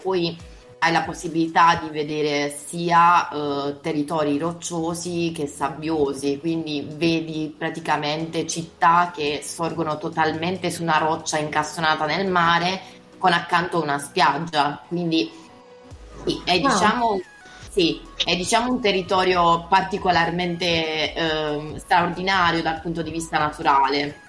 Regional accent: Apulia, Italy; Allora, io sono pugliese, quindi appunto vengo dalla Puglia.

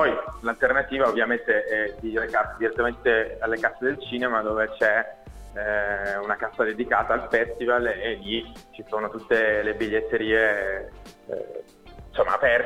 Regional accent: Turin, Piedmont, Italy; questo siamo nati a Torino, certo, noi siamo tutti di Torino.

